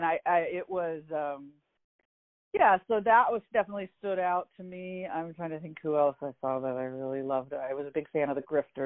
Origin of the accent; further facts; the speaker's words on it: Tyler, Texas, United States; I am. I grew up in Texas and my family is still there. My mom is in Tyler still.